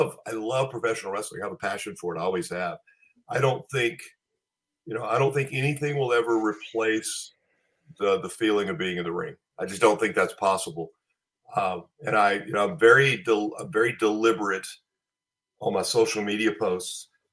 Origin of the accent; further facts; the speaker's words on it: Pine Bluff, Arkansas, United States; I grew up in Pine Bluff, Arkansas.